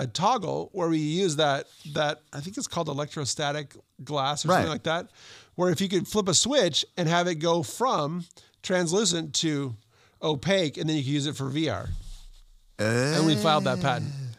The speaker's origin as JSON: {"language": "English", "region": "California", "country": "United States", "tie": "born or raised there", "said": "But I was raised in SoCal where I just knew that swing was going to ruin my family financially."}